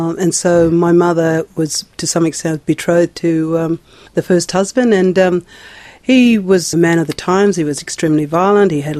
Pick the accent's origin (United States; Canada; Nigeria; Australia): Australia; Broome, Western Australia; born there; I was born in Broome, 1957.